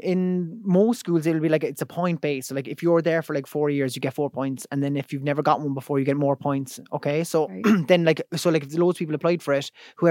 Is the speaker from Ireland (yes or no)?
yes; Ireland; Because as Irish people as well, we have this thing where we're like, they're going to think I'm full of myself.